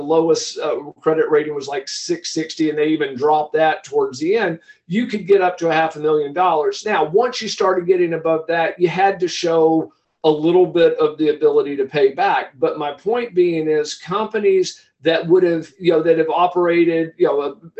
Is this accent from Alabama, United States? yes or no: yes; Alabama, United States; now in Atlanta, United States; let's say I'm originally from the Northern Gulf Coast. Down there, I'm in Atlanta, have been in Atlanta for the last 30 some odd years, but I still have a place down in Gulf Shores.